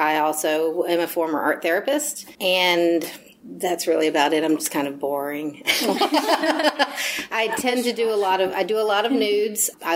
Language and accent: English; Colorado, United States; I'm from Colorado, but my family roots in South Carolina go back to 1775.